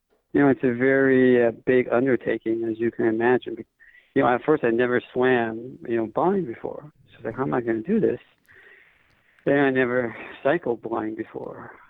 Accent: Honolulu, Hawaii, United States; my hometown is Honolulu, Hawaii.

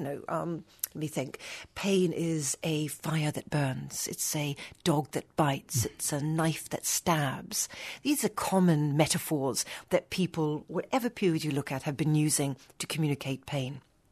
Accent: Haiti; also born or lived in New Zealand; I grew up in Haiti. I'm a New Zealander, but I grew up in Haiti.

